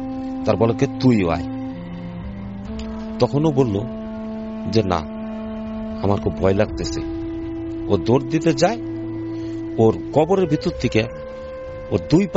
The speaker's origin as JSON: {"language": "Bangla", "town": "Faridpur", "region": "Dhaka Division", "country": "Bangladesh", "tie": "born or raised there", "said": "আমার বাড়ি ফরিদপুরে এবং আমার নানা বাড়ি আশুবর্তী স্থান অম্বিকাপুর"}